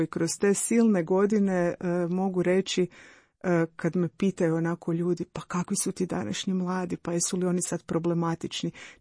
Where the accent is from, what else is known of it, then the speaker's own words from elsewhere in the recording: Zagreb, City of Zagreb, Croatia; born there; ja sam rođena u Zagrebu, završila sedmu gimnaziju